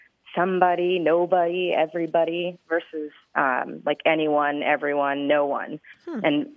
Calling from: San Francisco, California, United States; I'm calling from San Francisco.

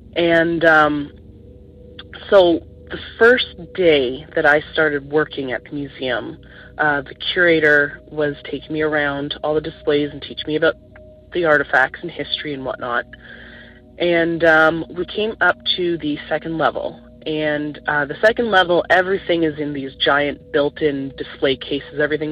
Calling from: Ontario, Canada; I'm calling from the Ottawa Valley in Ontario, Canada.

